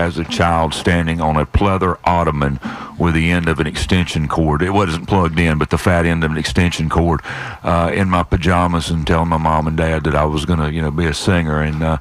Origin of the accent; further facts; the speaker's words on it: North Carolina, United States; We started in Greensboro. Has got some friends at 93.1 The Wolf there in near my hometown.